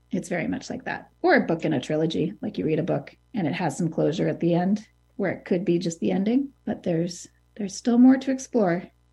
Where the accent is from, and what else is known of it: Hudson, New York, United States